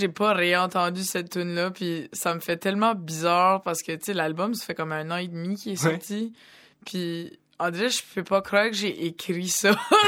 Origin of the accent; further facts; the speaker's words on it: New Brunswick, Canada; Moi, je viens du Nouveau-Brunswick, en fait, qui est comme la province à l'est du Québec. Je suis pas québécois, je suis vraiment acadienne.